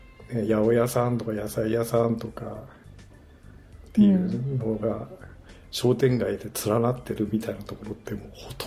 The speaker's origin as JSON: {"language": "Japanese", "town": "Izumo", "region": "Shimane", "country": "Japan", "tie": "born or raised there", "said": "地元の島根のあの出雲のサンロードが完全に錆びれてしまって、"}